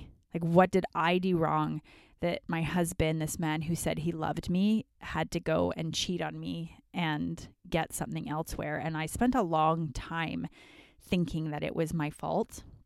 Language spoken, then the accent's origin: English; Calgary, Alberta, Canada; also born or lived in Vancouver; I grew up in Calgary, lived in Vancouver.